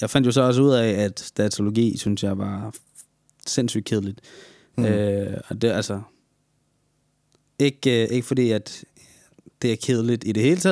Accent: Brussels, Brussels-Capital Region, Belgium; Jeg blev født i Bruxelles i 1999, den 19. august. Der voksede jeg op sammen med min mor og min storesøster. Jeg gik i skole dernede

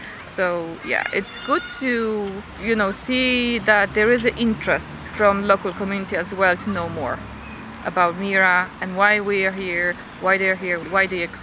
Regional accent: Poland; I'm from Poland, but I came to Budapest more or less a week ago

